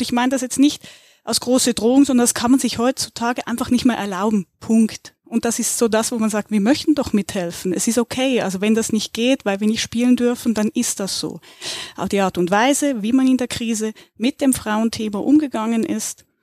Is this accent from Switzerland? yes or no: yes; Switzerland; Und per Zufall komme ich aus der Schweiz